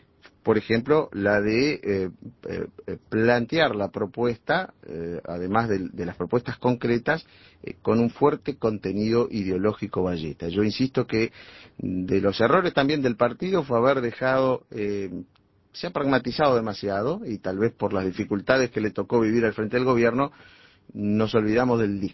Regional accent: Uruguay; la mayoría de los uruguayos somos un producto del Uruguay vallista.

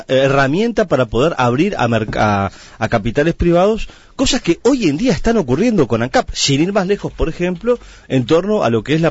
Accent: Uruguay; nosotros como uruguayos

